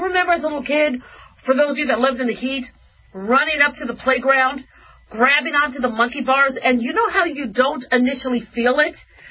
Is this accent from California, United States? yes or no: no; Phoenix, Arizona, United States; You know, I remember growing up in Phoenix, there was this place called Big Surf.